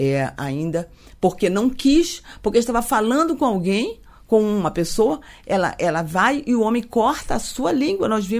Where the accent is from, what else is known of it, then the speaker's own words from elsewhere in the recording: Amapá, Brazil; eu sou da Amazônia também, eu sou do estado Amapá